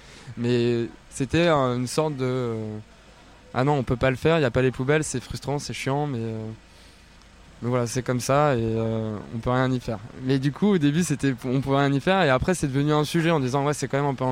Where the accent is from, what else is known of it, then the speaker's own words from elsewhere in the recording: Normandy, France; Ouais, je suis normand.